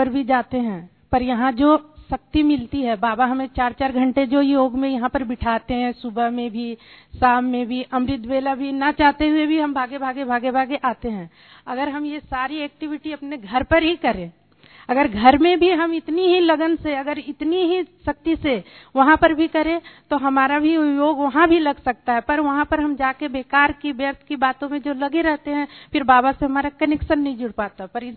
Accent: Delhi, India; मैं दिल्ली से आई हूँ, राजीव नगर सेंटर से।

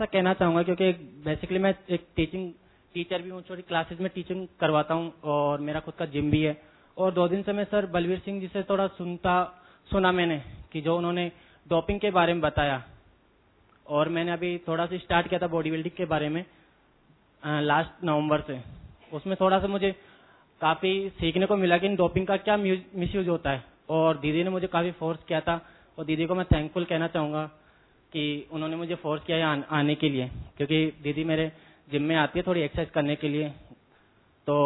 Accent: Jaipur, Rajasthan, India; और मैं basically जयपुर से हूँ।

